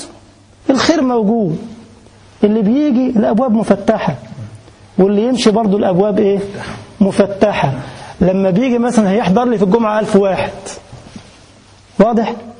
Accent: Egypt; أذكر عندما كنت في بلدنا كان عندي محاضرة في محافظة أخرى

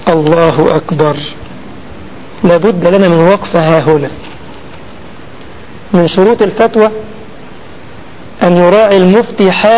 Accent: Egypt; ما عندنا في مصر كده يقول لك على قد فلوسهم

